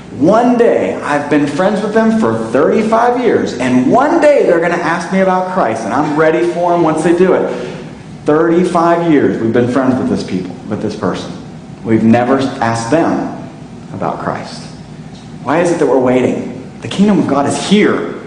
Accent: Ohio, United States; that'd be us today getting on our camels and traveling to my home state of Ohio.

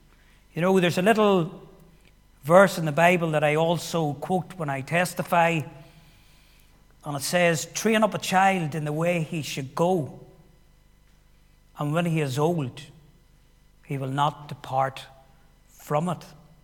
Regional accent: Armagh, Northern Ireland, United Kingdom; I'm from Armagh City. I am a member of Armagh Free Presbyterian Church. In fact, I have attended there all my life.

